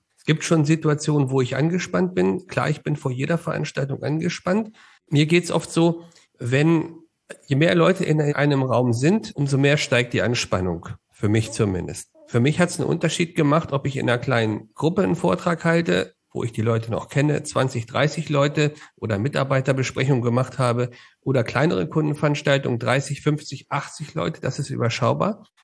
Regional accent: Hanover, Lower Saxony, Germany; Ursprünglich komme ich aus Hannover.

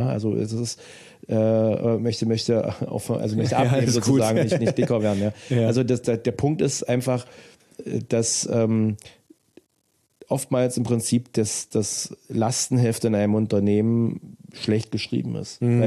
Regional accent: Saxony-Anhalt, Germany; Wir kommen aus Sachsen-Anhalt.

